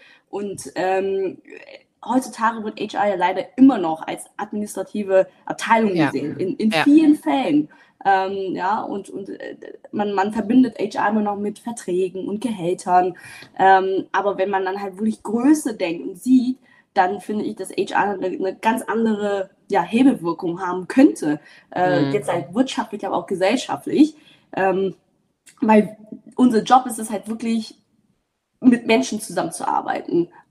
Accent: Cottbus, Brandenburg, Germany; also born or lived in Dresden; ich bin in Cottbus dann quasi aufgewachsen mit meinen Eltern und dann bin Richtung Dresden, ne, um zu studieren.

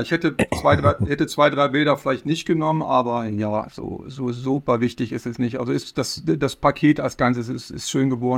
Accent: Braunschweig, Lower Saxony, Germany; born there; Ich bin in der Tat gebürtig. Wir sind dann damals bedingt durch den Beruf meines Vaters doch ziemlich umgezogen, aber jetzt am Ende bin ich wieder hier in der Stadt, genau.

